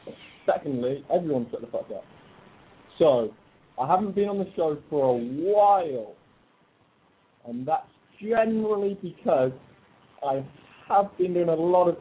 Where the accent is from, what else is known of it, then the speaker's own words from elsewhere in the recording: United Kingdom; That's because I am British